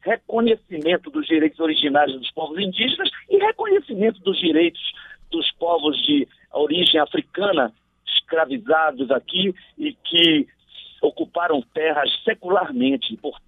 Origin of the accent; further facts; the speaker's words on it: Brazil; Eu fico triste como brasileiro e como deputado federal.